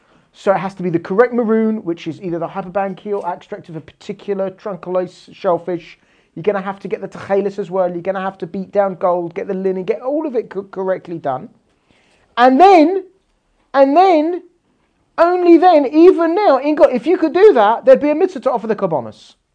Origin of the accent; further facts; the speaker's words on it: London, United Kingdom; someone told me they think I'm from Essex. I'm not from Essex. I'm from London. But they say you sound like a Essex.